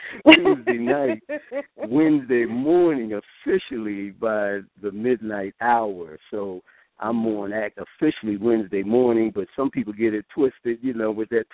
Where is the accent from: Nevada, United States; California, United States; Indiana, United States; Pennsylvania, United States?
Pennsylvania, United States; Philadelphia; I did radio before in Philadelphia, and that's where I started out in my hometown doing radio there.